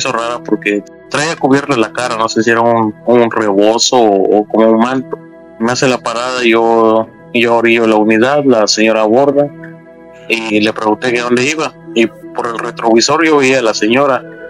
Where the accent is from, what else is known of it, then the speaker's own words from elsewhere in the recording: Mexico; pues como mexicanos todos celebramos y empezamos a recordar, a poner los altares y todo eso en nuestras comunidades.